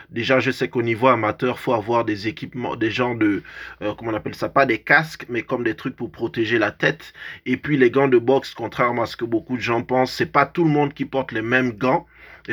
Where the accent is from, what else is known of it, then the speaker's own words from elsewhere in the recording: Gabon; on l'appelle du même nom dans mon pays d'origine, le Gabon.